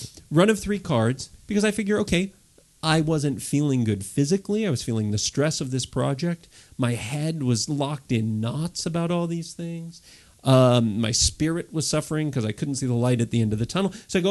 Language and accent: English; California, United States; I'm from the Bay Area. I was raised in the Bay Area.